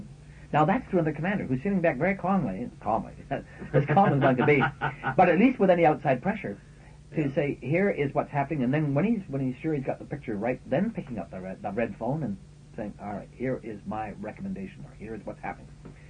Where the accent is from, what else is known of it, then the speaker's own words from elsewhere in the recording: Canada; So as a Canadian, from a Canadian point of view